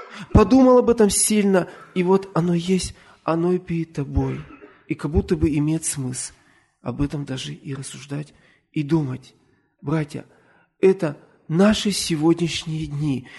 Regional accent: Ural, Russia; Но я человек с Урала, таких вещей не видывал и даже, наверное, не ел.

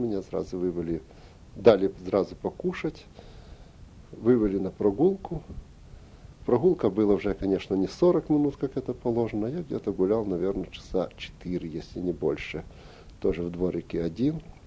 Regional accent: Ukraine; Я ему сказал, что я сам с Украины, так.

